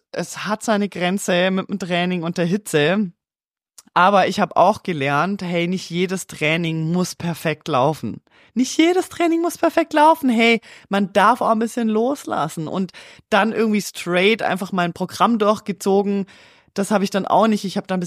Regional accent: Switzerland; Hey, schwül bei uns in der Schweiz ist nichts dagegen.

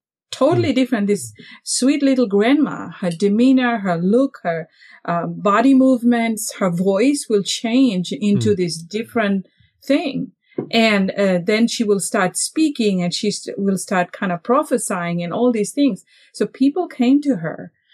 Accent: Fiji; I was born and raised in Fiji Islands. So I grew up in the church.

